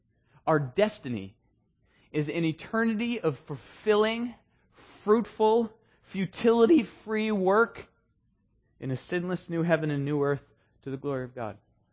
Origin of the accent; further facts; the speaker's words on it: Maine, United States; I'm from Maine. We like the pilgrims.